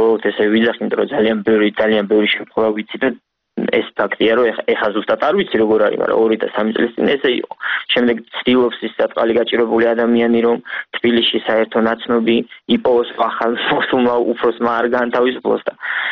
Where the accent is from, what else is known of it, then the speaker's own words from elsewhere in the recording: Rustavi, Kvemo Kartli, Georgia; მე რუსთავოზე გავიზარდე, რუსთავოზე ვცხოვრობ